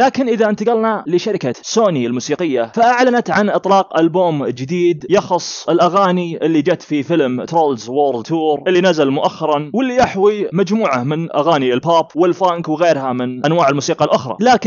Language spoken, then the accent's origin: Arabic; Saudi Arabia; أخبار الفن الشعبي عندنا في المملكة العربية السعودية